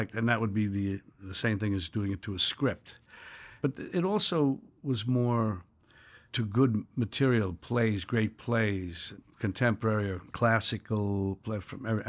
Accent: New York City, New York, United States; born there; Yeah, I mean, I was born in New York City in 1943 in a village.

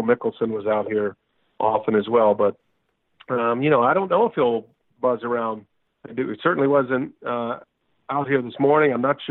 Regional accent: Texas, United States; we're from Texas

